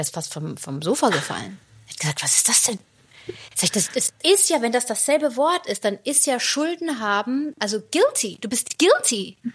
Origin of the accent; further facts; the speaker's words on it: Germany; ich rede jetzt mal von mir als Deutsche